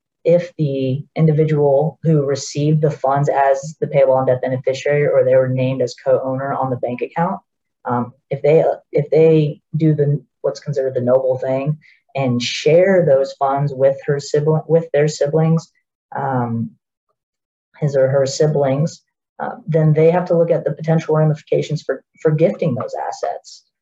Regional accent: Florida, United States; I grew up here in the Central Florida area. So I'm really tied to the community.

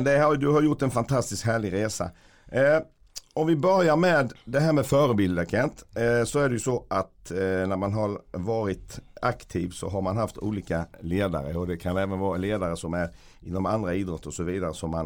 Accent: Växjö, Kronoberg County, Sweden; Och sen en avstickare till min hemstad Växjö för en roll som spelande tränare

